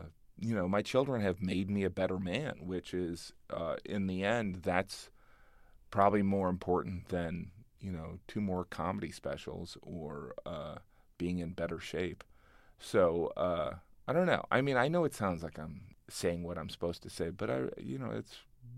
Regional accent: Illinois, United States; now in New York, United States; But when I got to New York, I realized how truly Midwestern I was. And so, you know, I grew up 45 minutes outside of Chicago

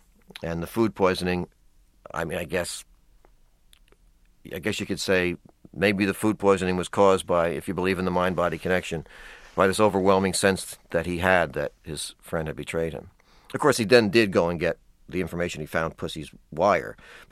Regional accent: New Jersey, United States; Growing up in New Jersey, I used to read the newspapers

